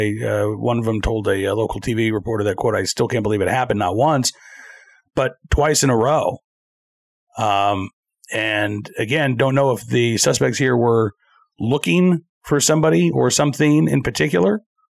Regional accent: Virginia, United States; Good news for my home state of Virginia

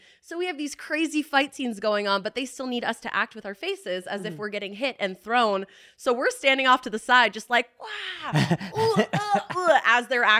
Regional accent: Florida, United States; also born or lived in New York; So I'm from Florida originally. I lived in New York for a bit, though. And then came out here eventually.

